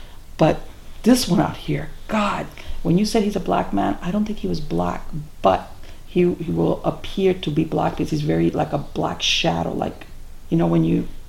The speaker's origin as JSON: {"language": "English", "town": "Miami", "region": "Florida", "country": "United States", "tie": "born or raised there", "said": "I'm Cuban, but I was born and raised here in Miami."}